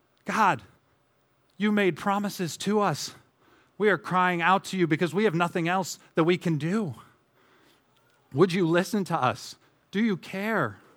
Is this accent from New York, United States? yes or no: no; Connecticut, United States; I'm from Connecticut, so I can say that.